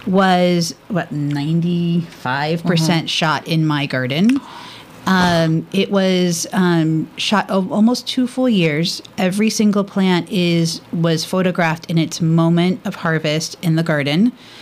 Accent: California, United States; Like Al, I grew up in the Bay Area, but in the East Bay.

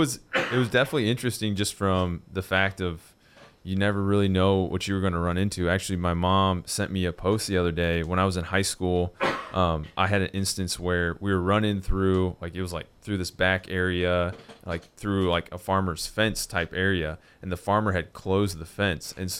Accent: Indiana, United States; I actually came from the Midwest. I grew up in Indiana

